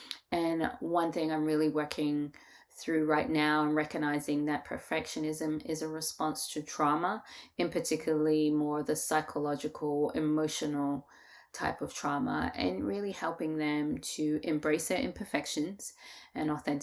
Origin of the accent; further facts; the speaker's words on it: London, United Kingdom; now in Georgia, United States; I am from London, born and raised.